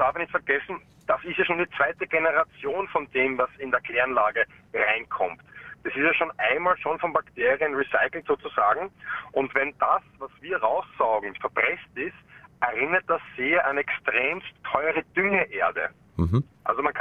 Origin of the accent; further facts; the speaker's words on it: Vienna, Austria; Ich bin Wiener, ja, ich bin Österreicher.